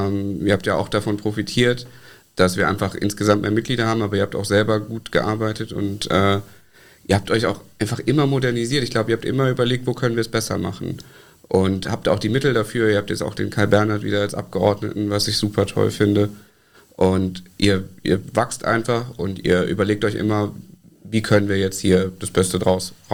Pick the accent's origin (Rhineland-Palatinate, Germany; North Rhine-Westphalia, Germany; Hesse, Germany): Rhineland-Palatinate, Germany; Koblenz; now in Mainz, Germany; ich sage immer, ich komme eigentlich aus Koblenz, aber ich komme eigentlich nicht mehr aus Koblenz, sondern aus Wolken.